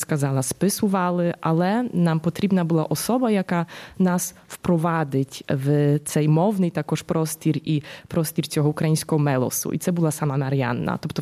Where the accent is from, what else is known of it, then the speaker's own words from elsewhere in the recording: Sanok, Subcarpathian Voivodeship, Poland; це спроба зрозуміти простір, в якому я виросла. Тобто, як дізналася, що Сянік, мій рідний Сянік, він багатокультурний